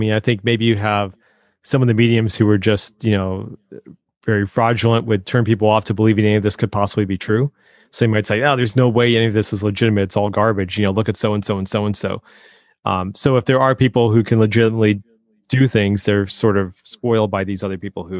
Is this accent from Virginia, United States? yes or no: no; Colorado, United States; I've done the ghost tour there, and I grew up in Colorado actually. So, always liked that place.